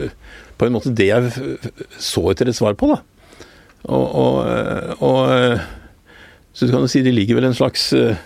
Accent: Oslo, Norway; Ja, jeg vokste opp på Skillebekk, nederst i Gabelsgate, kanskje nå heter Nedre Frogner, jeg vet ikke, men og gikk på Russløkka skole

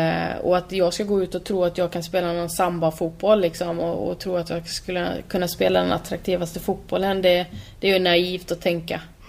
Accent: Borås, Västra Götaland County, Sweden; Jag är ju från Borås, och de här som var ute i skogen.

